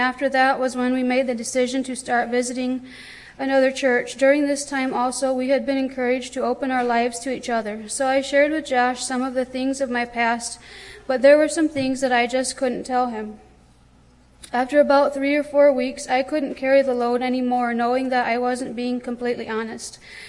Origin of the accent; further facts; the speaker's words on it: Indiana, United States; I was born and raised in the Old Order Amish community here in Allen County, Indiana.